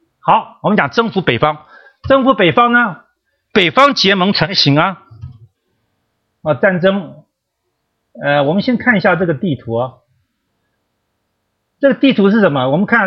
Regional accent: Hong Kong; 我从香港来的

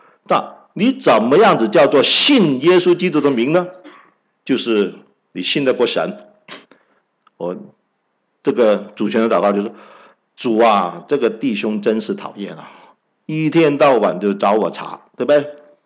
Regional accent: Hong Kong; 因为我是在香港长大的广东人啊

